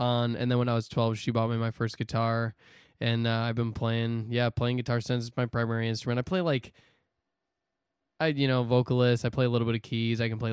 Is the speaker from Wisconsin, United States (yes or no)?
yes; Eden, Wisconsin, United States; but I grew up Catholic in Wisconsin. There was a small town, 500 people in Eden. They call it the Garden of Eden.